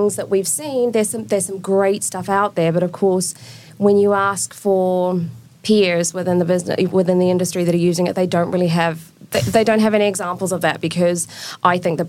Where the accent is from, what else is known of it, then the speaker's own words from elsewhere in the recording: New Zealand; Yes, I am from New Zealand.